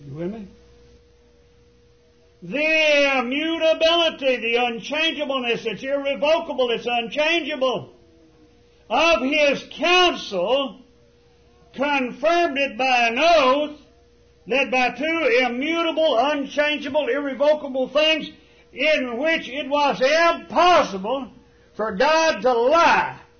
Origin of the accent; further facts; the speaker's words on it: Texas, United States; When I'm a little boy growing up in Dickens County, Texas, we lived about a quarter of a mile, maybe that much.